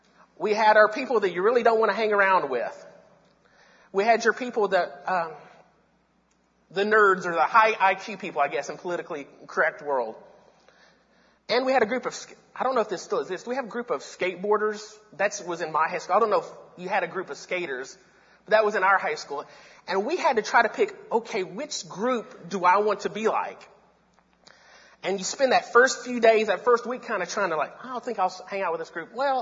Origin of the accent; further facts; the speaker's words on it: Knoxville, Tennessee, United States; I grew up outside of Knoxville, so I'm a huge Tennessee Vols fan.